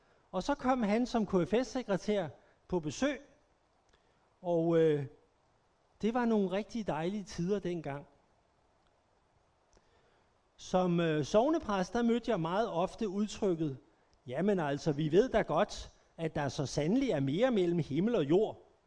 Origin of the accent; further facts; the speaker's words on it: Herlev, Capital Region of Denmark, Denmark; moved away as an adult; da jeg var ung i Herlev, der kommer jeg fra. Det er et godt sted. Da jeg var ung i Herlev i midten af 70'erne, og det er først efter jeg kom til Jylland